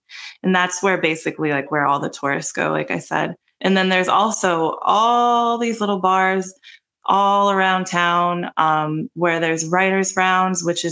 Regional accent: Pittsburgh, Pennsylvania, United States; now in Nashville, United States; I am from Pittsburgh, PA, currently living in Nashville.

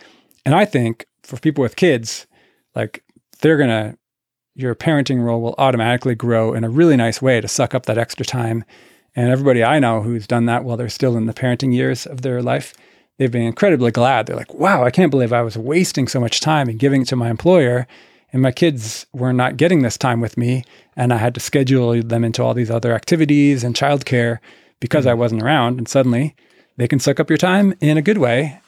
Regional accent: Ontario, Canada; I mean, I grew up in Ontario

